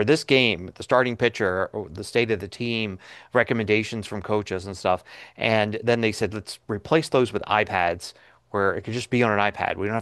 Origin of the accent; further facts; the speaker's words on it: Philadelphia, Pennsylvania, United States; now in Colorado, United States; originally with the Phillies growing up in Philadelphia, and then the Rockies now that I live in Colorado.